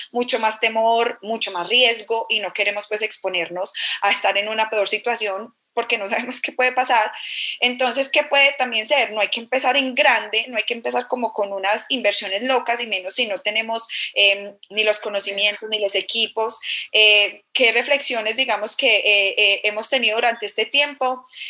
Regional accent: Antioquia, Colombia; Soy una colombiana, soy paisa

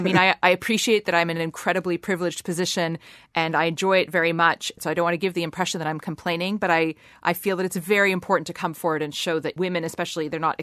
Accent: Canada; now in Iceland; I'm also an immigrant to Iceland. I grew up in Canada.

